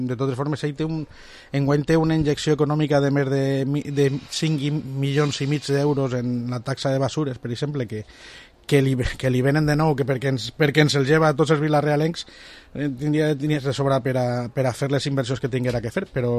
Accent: Valencian Community, Spain; va en contra de tindre la nostra pròpia entitat com a valencians

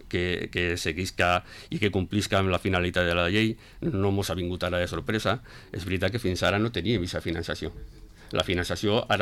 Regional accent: Borriol, Valencian Community, Spain; jo vinc de Borriol

